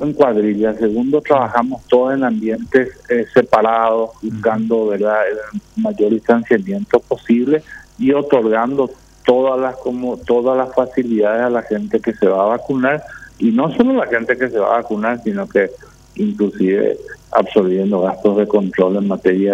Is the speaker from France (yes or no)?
no; Paraguay; como ser humano, como paraguayo, me conmueve.